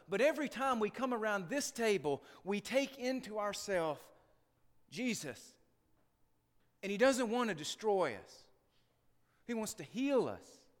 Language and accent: English; Jamestown, Tennessee, United States; In my hometown, Jamestown, Tennessee, we have one of the highest unemployment rates in the nation.